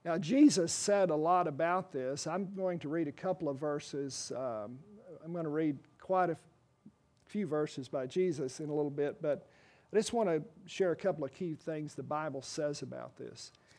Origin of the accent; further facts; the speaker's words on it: Oklahoma, United States; I'm a child of the church. I grew up in Oklahoma, and a big part of my life growing up was church life.